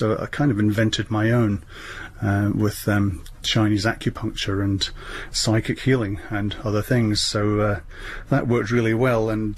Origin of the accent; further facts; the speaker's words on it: Scotland, United Kingdom; I grew up in the Fife of the 50s and 60s in Scotland, and in those days there was really no music around at all, and just leaving my little council flat with a guitar in its case